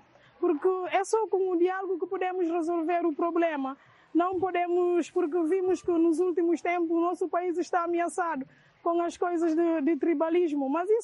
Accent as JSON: {"language": "Portuguese", "country": "Guinea-Bissau", "said": "Temos uma coisa no bilhete que é guineense, Nós somos guineenses, somos todos iguais."}